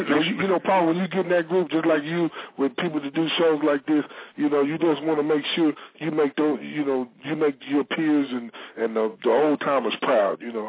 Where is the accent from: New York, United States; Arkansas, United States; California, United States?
Arkansas, United States; We grew up down there in Arkansas, so my dad has a lot of family down there, so.